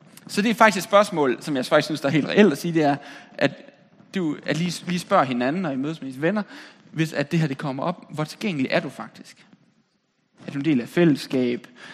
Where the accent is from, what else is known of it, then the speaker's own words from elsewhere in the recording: Holstebro, Central Denmark Region, Denmark; Det kunne man godt finde på i Holstebro, hvor jeg kommer fra.